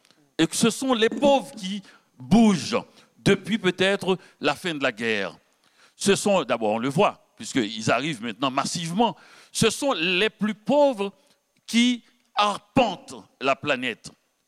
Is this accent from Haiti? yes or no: yes; Haiti; now in Canada; je vais à Port-au-Prince, les Haïtiens, puisque je n'y suis pas depuis longtemps, ils croient que je suis Québécois, parce que ça fait trop longtemps que je vis.